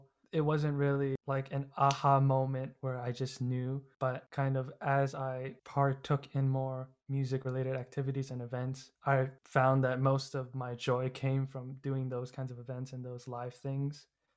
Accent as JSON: {"language": "English", "town": "Toronto", "region": "Ontario", "country": "Canada", "said": "And I'm from Toronto and I go to university at the University of Waterloo"}